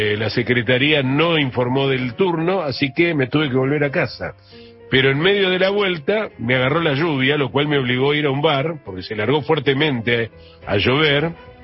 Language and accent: Spanish; Buenos Aires, Argentina; Yo, como sabés, soy muy porteño en ese aspecto, y me encanta tomar un cafecito